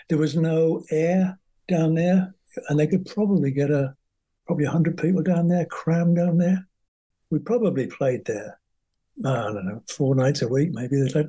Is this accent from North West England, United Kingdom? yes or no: no; Newcastle, North East England, United Kingdom; Hank and I come from Newcastle. Now, Newcastle was grey, you know, dark, open sites still there, you know, shipyards with the big work and the pits and all that stuff.